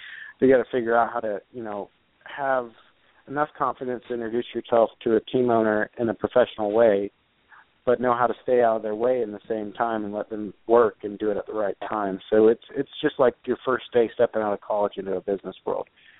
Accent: Georgia, United States; it's local here in Georgia, and I am from Georgia.

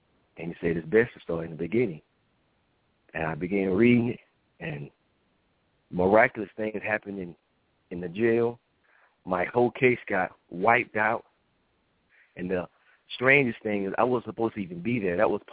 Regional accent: Georgia, United States; Originally, I'm from Georgia. And as most people, you know, we, you know, grow up in a loving home

